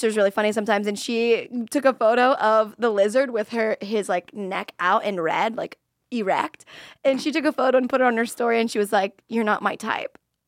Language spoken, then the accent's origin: English; Florida, United States; I'm from Florida, and that's how we did it.